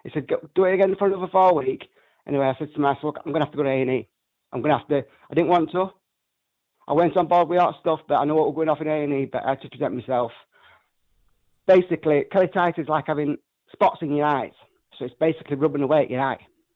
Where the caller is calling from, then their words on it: Doncaster, Yorkshire and the Humber, United Kingdom; Near Doncaster, South Yorkshire.